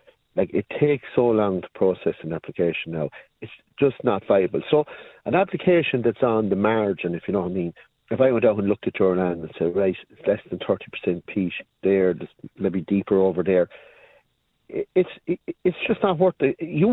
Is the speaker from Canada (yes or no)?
no; Leinster, Ireland; I'm from County Offaly originally, where the minister comes from